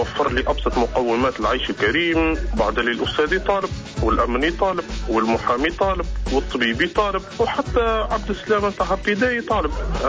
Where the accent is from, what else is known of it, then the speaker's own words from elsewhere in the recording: Tunisia; وأنا كمواطن تونسي